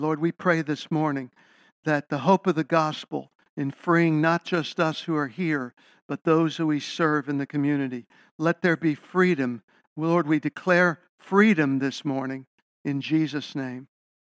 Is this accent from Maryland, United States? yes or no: no; Philadelphia, Pennsylvania, United States; You know, when I was a kid, I saw people firsthand who were heroin addicts growing up in Philadelphia.